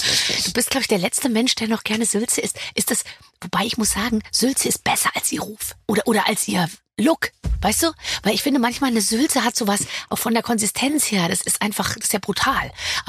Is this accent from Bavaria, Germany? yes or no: yes; Munich, Bavaria, Germany; now in Berlin, Germany; wir leben beide in Berlin. Ich komme aus München.